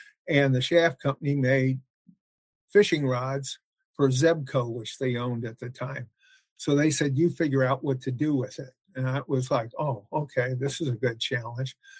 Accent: Illinois, United States; now in Louisville, United States; So I actually came to Kentucky because it was the closest still to my hometown outside of Chicago. So I could make it back there for good pizza on the weekends because they don't have any in Louisville.

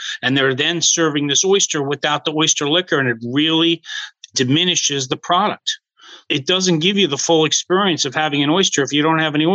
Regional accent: East Hampton, New York, United States; Well, I grew up here in East Hampton, New York, and we have a estuary right outside on our backyard, which grows oysters and clams.

